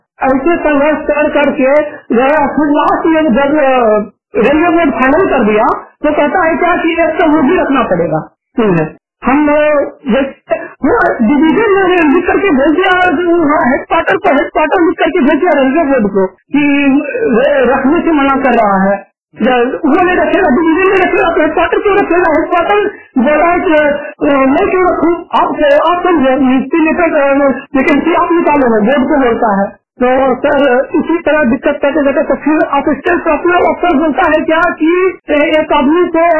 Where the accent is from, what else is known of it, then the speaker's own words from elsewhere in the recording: Munger, Bihar, India; now in Kota, India; मेरा उम्र जो है 25 बरस है। डेट ऑफ बर्थ 10/11/1995 और मैं मुंगेर बिहार से बिलोंग करता हूँ और मैं अभी तो मैं ड्यूटी कर रहा हूँ कोटा में, कोटा राजस्थान में। मैं हैदराबाद हूँ और मैं पढ़ाई बिहार से ही किया, भागलपुर जिला से।